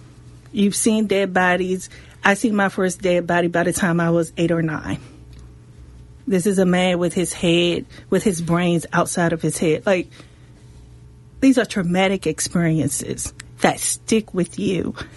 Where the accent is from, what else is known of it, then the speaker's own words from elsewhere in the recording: Washington, District of Columbia, United States; As a native Washingtonian growing up in Ward 8, my uncle was killed in 1989 on 22nd Street in Southeast.